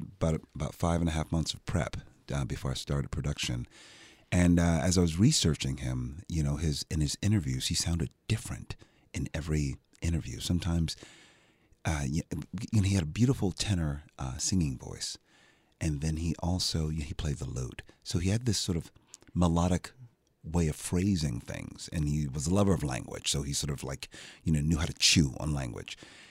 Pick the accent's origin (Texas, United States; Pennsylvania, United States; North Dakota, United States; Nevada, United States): Pennsylvania, United States; Philadelphia; I'm from Philadelphia. I'm like, I know how we speak.